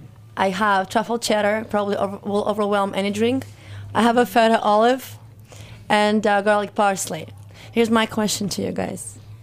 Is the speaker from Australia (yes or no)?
no; Moscow, Russia; I'm originally from Moscow